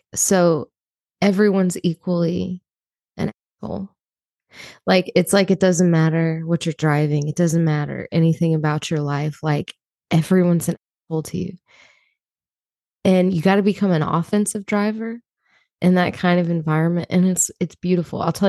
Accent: Atlanta, Georgia, United States; I'm from Atlanta, though, so open MC battles are a thing there.

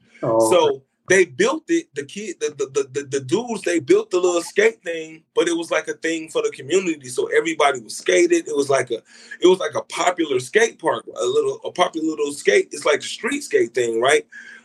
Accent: Detroit, Michigan, United States; born and raised.

